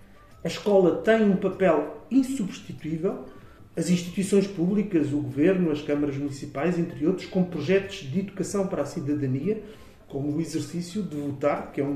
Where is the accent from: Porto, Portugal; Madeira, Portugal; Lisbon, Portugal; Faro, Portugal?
Lisbon, Portugal; Odivelas; Mando um abraço para Odivelas, a terra onde nasci, onde cresci, onde vivo e onde trabalho.